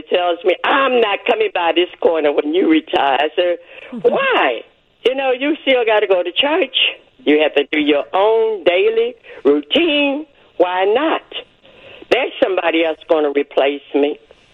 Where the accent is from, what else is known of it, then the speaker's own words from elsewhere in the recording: Alabama, United States; now in Chicago, United States; I just say, oh, it's time to make a move. And I left, and I came to Chicago.